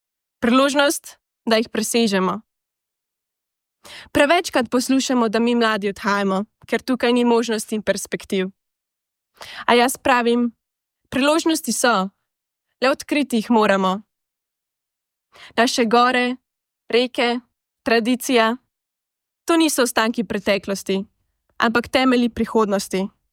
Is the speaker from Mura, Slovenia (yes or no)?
no; Upper Carniola, Slovenia; now in Carinthia, Slovenia; Prihajam iz Gorenjske, danes pa Koroško doživljam kot svoj dom.